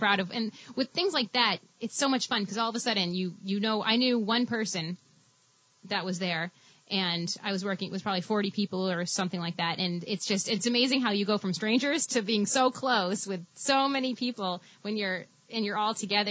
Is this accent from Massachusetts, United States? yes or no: yes; Salem, Massachusetts, United States; And I grew up in Salem, and at the time I had moved back to Salem. And I was living across from the witch house on Essex Street